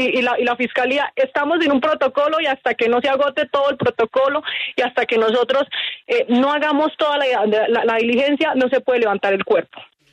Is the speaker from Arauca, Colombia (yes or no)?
yes; Botalón, Arauca, Colombia; now in Bogotá, Colombia; Yo acabo de llegar de Arauca el lunes. Estaba justo en Botalón, estaba en mi tierra con mi familia y retorné a Bogotá